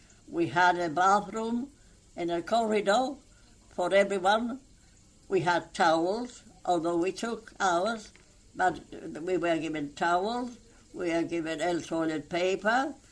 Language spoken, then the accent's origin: English; Gibraltar; I am a Gibraltarian. I am evacuee. I'm not English, but I would like to have something.